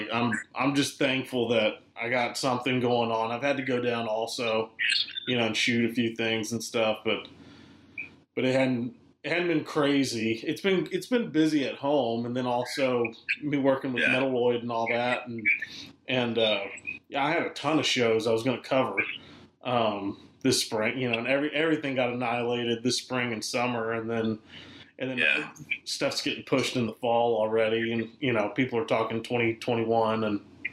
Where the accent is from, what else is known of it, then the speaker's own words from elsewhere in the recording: Houston, Texas, United States; also born or lived in New Orleans; I'm in Houston right now, so we've been bouncing back and forth between New Orleans and Houston. I'm from Houston originally